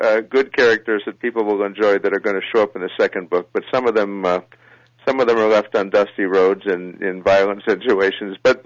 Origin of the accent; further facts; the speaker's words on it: Regent, North Dakota, United States; South of Dickinson, about 50 miles, 60 miles, a little town called Regent.